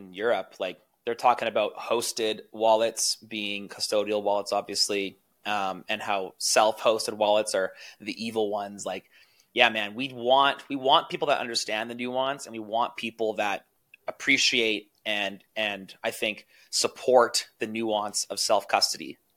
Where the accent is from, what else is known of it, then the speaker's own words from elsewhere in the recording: Canada; And me as a Canadian, like I obviously don't really care too much about the election.